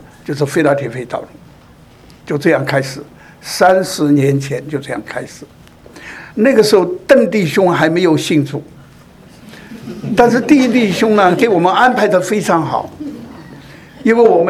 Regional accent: Hong Kong; 特别我是一个香港人，我到那里去是不允许的。

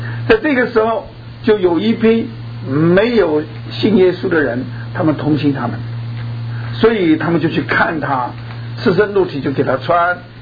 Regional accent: China; 那么因为我是从大陆来

